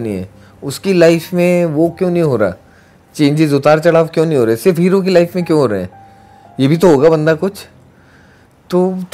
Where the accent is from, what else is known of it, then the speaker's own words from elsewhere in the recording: Uttarakhand, India; तुम कहाँ से हो, गढ़वाल से, तो वहाँ पहाड़ी पे चले जाओ ना